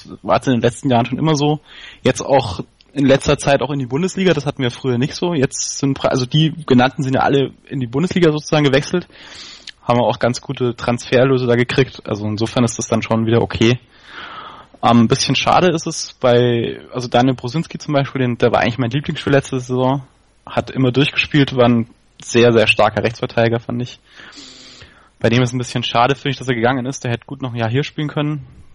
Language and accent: German; Fürth, Bavaria, Germany; Ja, ich bin ein echter Fürther, also ich komme hier aus der Stadt, bin hier geboren, hier aufgewachsen